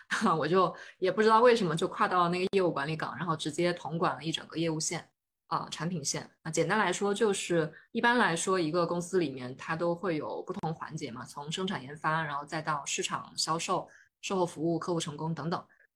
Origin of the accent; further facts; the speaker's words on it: China; now in Hong Kong; 因为我自己是作为大陆人嘛，然后在香港做媒体行业